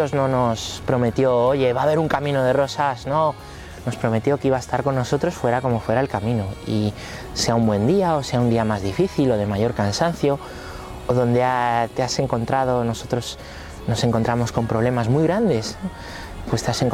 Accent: Móstoles, Community of Madrid, Spain; born there; Yo nací en Móstoles, mi parroquia de origen se llama San Simón de Rojas, en el Parque Coimbra. Y bueno, pues yo crecí en mi parroquia

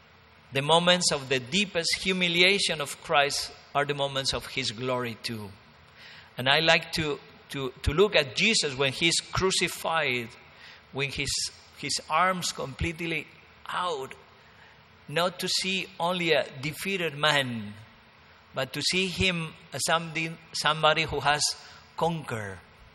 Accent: Spain; English is a second language; You can see that I'm from Spain, always quoting Spanish saints.

